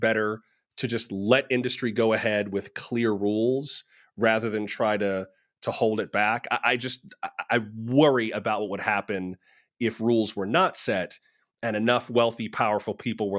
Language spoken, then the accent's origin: English; Florida, United States; also born or lived in California; now in Las Vegas, United States; You know, I'm from Florida, where after Walt Disney showed up, everyone wanted land. I moved to California, which got rich off of gold. I currently live in Las Vegas